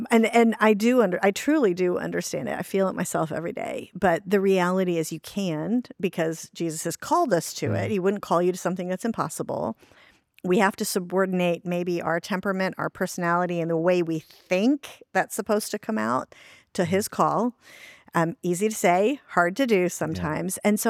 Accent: Washington, District of Columbia, United States; I grew up in Washington, D.C.

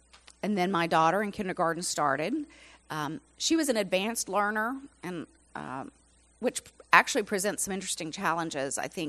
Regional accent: Louisiana, United States; moved away as an adult; now in Georgia, United States; Little background about myself. I was raised in Louisiana. Can I say go Tigers? I moved to Georgia in 1994.

